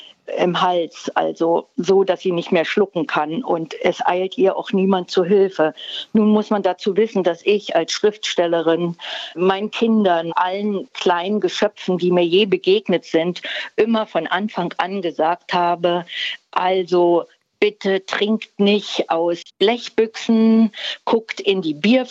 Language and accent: German; East Germany, Germany; now in Berlin, Germany; Ich bin in der DDR sozialisiert und groß geworden. Mit Mitte 20 habe ich den Westen erlebt, weil ich nach West-Berlin ausgewandert bin, also den Rhein-Westen.